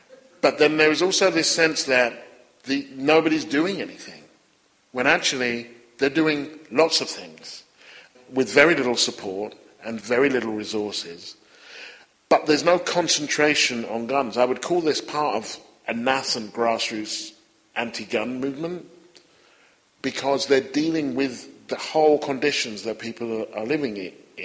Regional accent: United Kingdom; I would invoke my Britishness and I would say that I'm from Britain

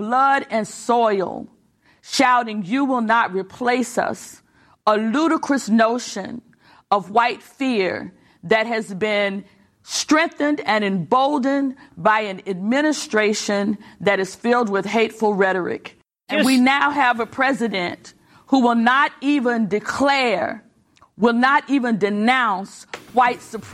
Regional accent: Birmingham, Alabama, United States; I'm from Birmingham, Alabama. I was raised there. I've seen Klan rallies before.

